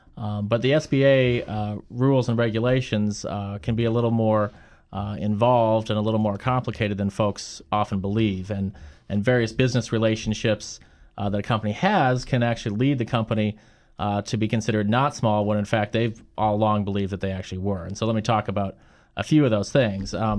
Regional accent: North Dakota, United States; also born or lived in Illinois / North Carolina / Washington, D.C.; I grew up, like I said, I'm a Midwesterner, born in Illinois and raised up in the cold tundra of North Dakota.

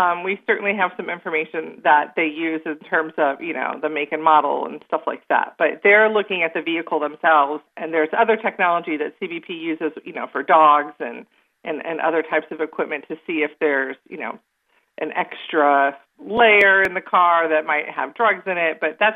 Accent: Ohio, United States; I'm from Ohio.

